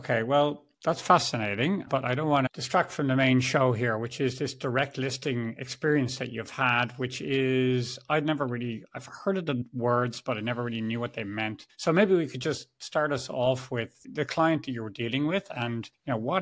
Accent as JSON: {"language": "English", "country": "Ireland", "said": "But because I'm Irish, I just need to tell a joke and have a beer and everyone's happy, you know?"}